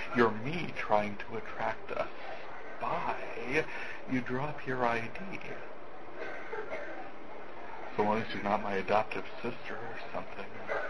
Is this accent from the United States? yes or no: yes; North Dakota, United States; I am from North Dakota